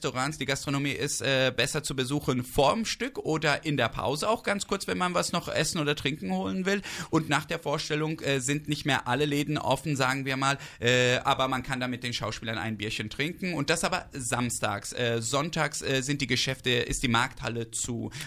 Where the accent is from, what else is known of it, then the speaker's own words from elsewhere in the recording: Bonn, North Rhine-Westphalia, Germany; also born or lived in Istanbul; Also ich komme aus Bonn eigentlich. Ich bin, mhm, in Bonn auf die Welt gekommen, aber danach war ich auch in Istanbul lange Zeit